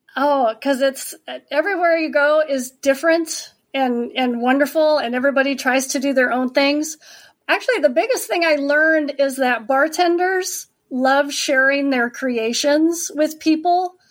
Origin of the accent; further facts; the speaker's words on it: Nebraska, United States; also born or lived in Denver; now in Charlotte, United States; I was born and raised in Nebraska. And then lived in Denver, Colorado for over 20 years. We moved to Charlotte in February of 2020.